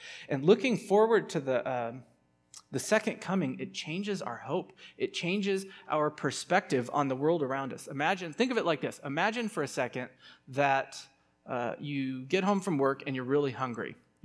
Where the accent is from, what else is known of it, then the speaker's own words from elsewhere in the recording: San Francisco, California, United States; I grew up in San Francisco, where the only thing that people grow is for smoking and not eating